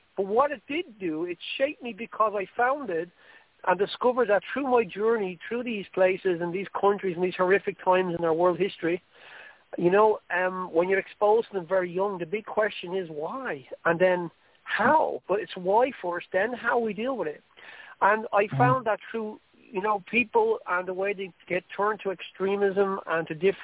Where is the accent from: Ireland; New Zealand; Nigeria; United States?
Ireland; accent: Irish; I'm not going to excuse my Irish accent. I love being Irish, but sometimes it's very hard for people to understand it.